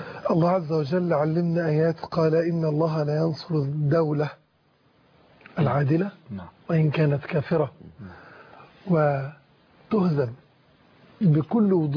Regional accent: Egypt; احنا مصريين اخوة مسلمين مسيحيين

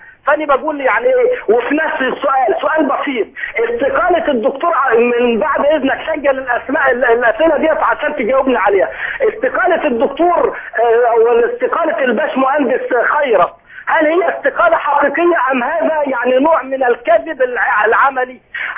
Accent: Sharqia Governorate, Egypt; من الشرقيه

